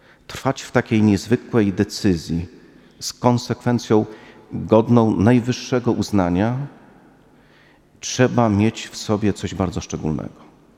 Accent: Łańcut, Subcarpathian Voivodeship, Poland; Chcę się też podzielić, bo akurat pochodzę z Łańcuta.

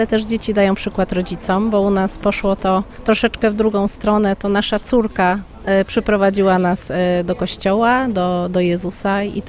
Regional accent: Chmielnik, Świętokrzyskie Voivodeship, Poland; Jesteśmy z Chmielnika, z parafii brata Alberta

